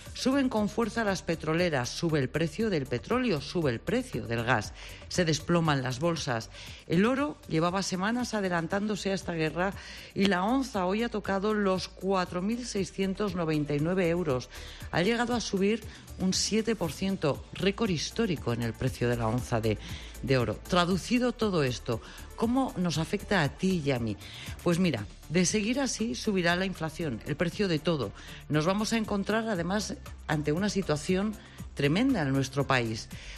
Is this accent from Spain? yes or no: yes; Burgos, Castile and León, Spain; Además, Mediodía COPE está hoy en mi tierra, en Burgos.